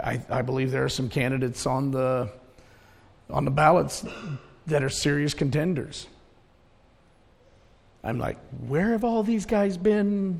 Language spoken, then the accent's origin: English; United States; I'm not an Israeli. I'm an American. I'm a Christian.